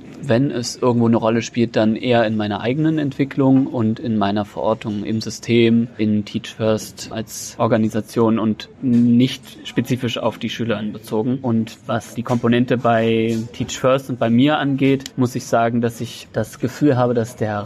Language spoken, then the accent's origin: German; Saxony, Germany; Fellow aus Sachsen.